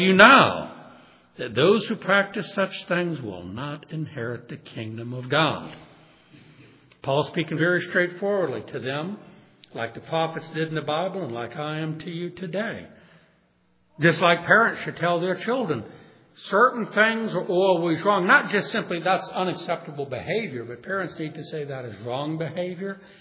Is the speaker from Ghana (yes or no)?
no; New Orleans, Louisiana, United States; I grew up in New Orleans.